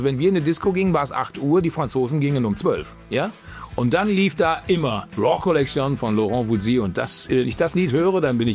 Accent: Unna, North Rhine-Westphalia, Germany; Ich komme ja ursprünglich aus Unna.

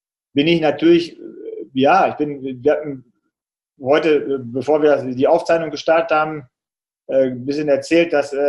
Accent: Salzkotten, North Rhine-Westphalia, Germany; in meinem Heimatort Salzkotten gibt es auch so einen kleinen Marathon

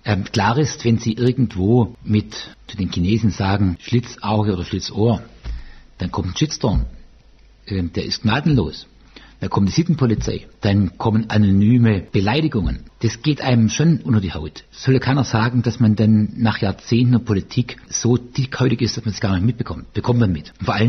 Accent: Baden-Württemberg, Germany; accent: Swabian; ich spreche nicht Hochdeutsch, ich spreche Hochschwäbisch.

